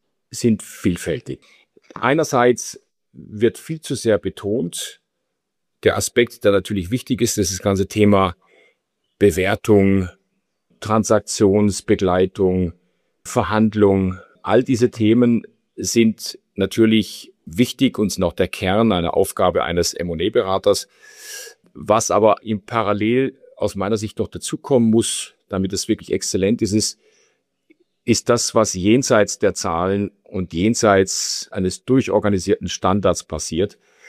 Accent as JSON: {"language": "German", "country": "Austria", "said": "dass die Deutschen nicht anders als Österreicher, wir sind da eher bei denen, die lange an den Dingen festhalten."}